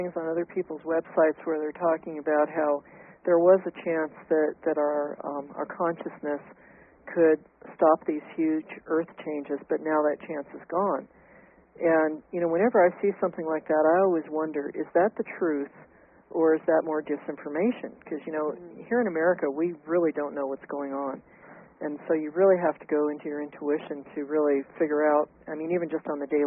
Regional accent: San Francisco, California, United States; You know, I grew up in San Francisco, and I've been through a couple doozies.

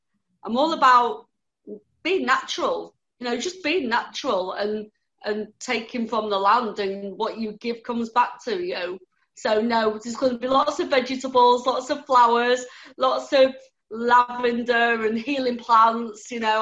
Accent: Grimsby, Yorkshire and the Humber, United Kingdom; yes, you was correct, I am not from Australia. I'm from the northeast of England. I'm from a town called Grimsby. It's a fishing town, and yes, as in the title, it can be very grim.

